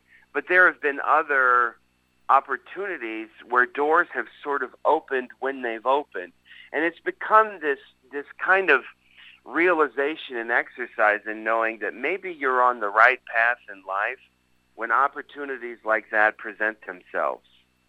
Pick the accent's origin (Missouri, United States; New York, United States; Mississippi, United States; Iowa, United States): Missouri, United States; St. Louis; And that quote comes from North County, which is where I grew up in the St. Louis region.